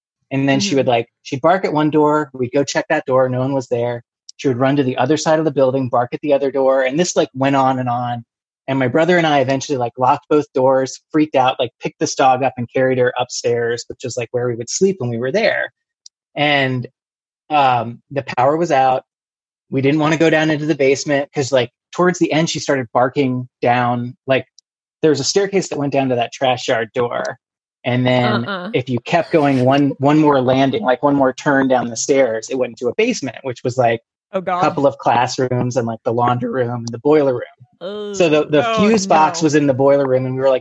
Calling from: Maryland, United States; I live right outside of D.C. in Prince George's County, Maryland, home of where the Exorcist story came from.

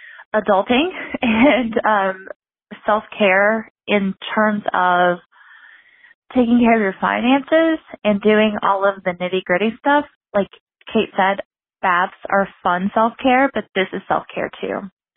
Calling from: Kentucky, United States; I'm calling from Kentucky.

